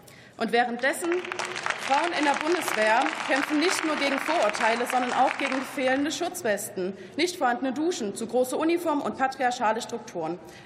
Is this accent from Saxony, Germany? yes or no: yes; Pirna, Saxony, Germany; Ich komme aus Pirna, aus Sachsen, einer Region, das sagt der Verfassungsschutz, einer Region, in der viele junge Menschen nicht wissen, wohin mit sich.